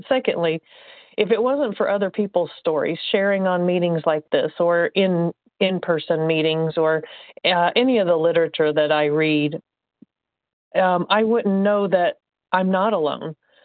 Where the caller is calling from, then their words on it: Indiana, United States; I'm calling from Indiana.